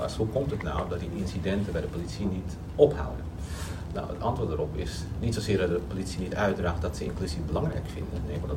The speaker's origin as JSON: {"language": "Dutch", "country": "Suriname", "said": "Ik ben zelf Surinamers."}